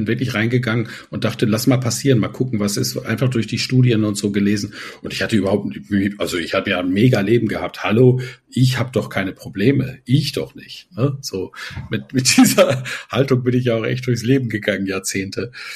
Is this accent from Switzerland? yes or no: no; Northern Germany, Germany; in Plattdeutsch, wo ich groß geworden bin